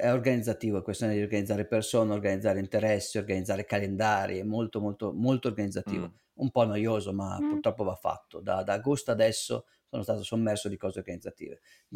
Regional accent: Milan, Lombardy, Italy; La Svizzera, per uno nato e cresciuto a Milano, è il paradiso fiscale dietro l'angolo, certo.

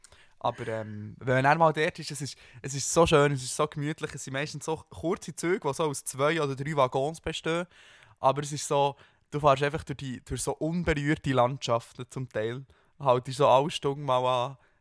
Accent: Switzerland; Also es ist jetzt nicht wahnsinnig spektakulär als Schweizer

